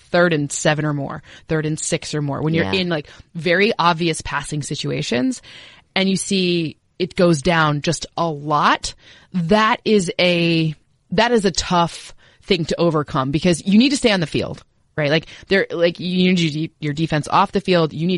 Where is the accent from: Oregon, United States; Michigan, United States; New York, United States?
Michigan, United States; East Lansing; my fun fact about Pat Shurmur is that I'm from East Lansing, Michigan